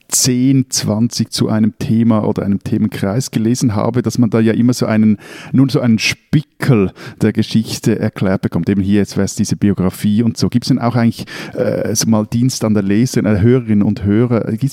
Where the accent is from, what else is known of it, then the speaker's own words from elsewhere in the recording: Switzerland; als Schweizer